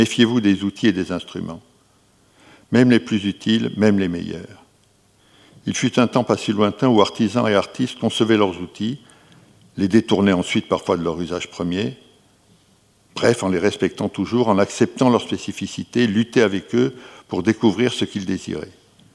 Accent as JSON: {"language": "French", "town": "Bordeaux", "region": "Nouvelle-Aquitaine", "country": "France", "tie": "born there", "said": "à l'exception importante à mes yeux du bâtiment de la mairie de Bordeaux, ma ville natale."}